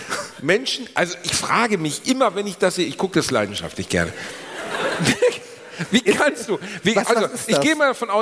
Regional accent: Gelsenkirchen, North Rhine-Westphalia, Germany; ich bin in Gelsenkirchen aufgewachsen

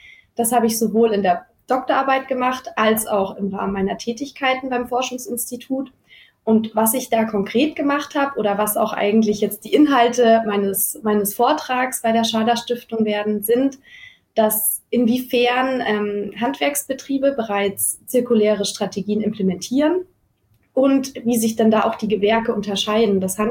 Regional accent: Munich, Bavaria, Germany; Ich komme aus München

